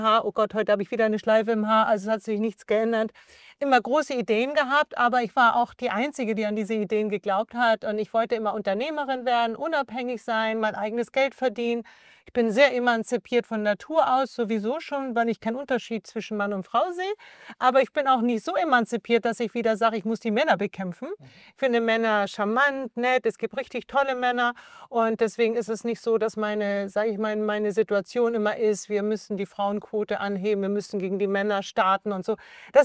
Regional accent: Germany; ich als Deutsche muss sagen, ich bin schon Patriotin. Ich liebe Deutschland sehr. Ich bin in Deutschland groß geworden. Ich habe meine ganze Karriere in Deutschland gestartet.

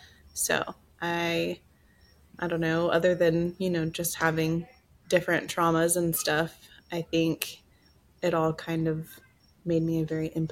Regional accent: Oklahoma, United States; also born or lived in Texas; I grew up in a little bit of Texas and then Oklahoma. Just some small town stuff.

